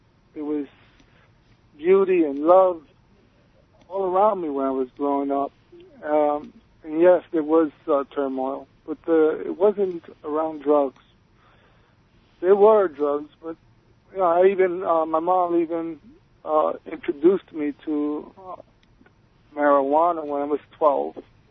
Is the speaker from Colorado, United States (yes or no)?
no; New York, United States; I'm born and raised in New York. And I was born in 1965.